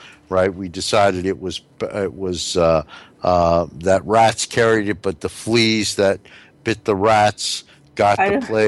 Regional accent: New Jersey, United States; I'm from North New Jersey.

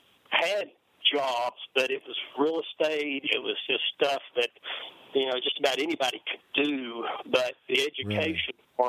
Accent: Knoxville, Tennessee, United States; You know, I was from Knoxville and University of Tennessee was everything.

